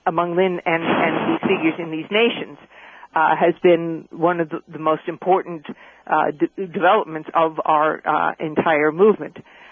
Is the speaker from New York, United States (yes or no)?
yes; New York, United States; now in Germany; I've lived in Europe. I'm American, obviously, from New York, but I've lived in Europe since in Germany here for 85.